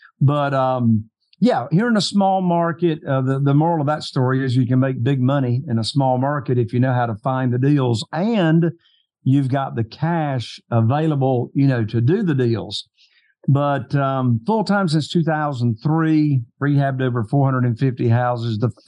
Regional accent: North Carolina, United States; but yeah, I'm from Eastern North Carolina. As you said, I've been buying and selling houses here in a very, very small market.

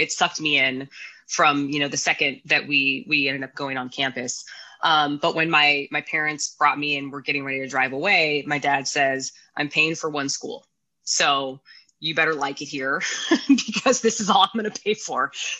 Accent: Seattle, Washington, United States; I grew up in the Seattle area.

